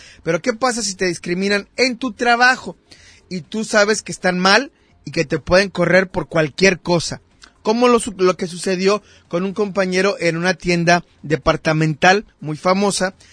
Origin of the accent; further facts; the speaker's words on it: Mexico; Es una parte importante de nuestra historia como mexicanos